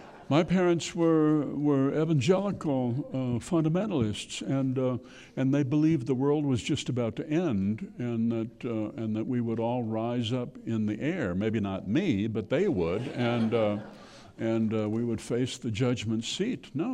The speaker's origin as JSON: {"language": "English", "region": "Midwest", "country": "United States", "said": "I'm from the Midwest, you have to understand. We're full of self-doubt, you know, and when you grow up in a small town"}